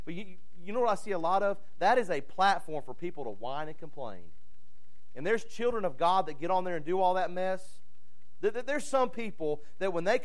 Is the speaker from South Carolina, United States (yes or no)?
yes; South Carolina, United States; now in Alabama, United States; I know I live in Alabama. I know where I'm at. Oh, boy. That's not good. Seminole. We're from South Carolina.